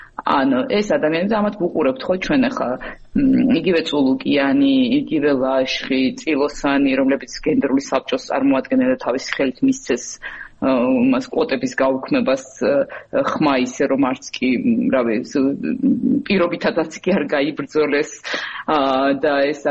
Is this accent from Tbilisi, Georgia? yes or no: no; Sukhumi, Abkhazia, Georgia; მე სოხუმიდან ვარ, სოხუმში აშენებული